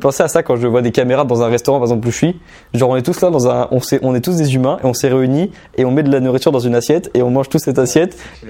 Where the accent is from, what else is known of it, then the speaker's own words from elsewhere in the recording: Normandy, France; moi je suis originaire de Normandie. Mec, autour de moi, dans mon entourage en Normandie, dans ma ville de 9000 habitants